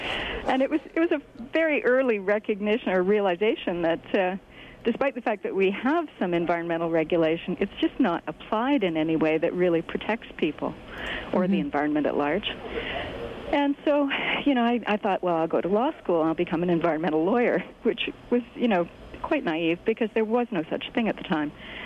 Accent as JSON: {"language": "English", "town": "Toronto", "region": "Ontario", "country": "Canada", "moved": "yes", "lives_now": "Vancouver, Canada", "said": "I came from Toronto"}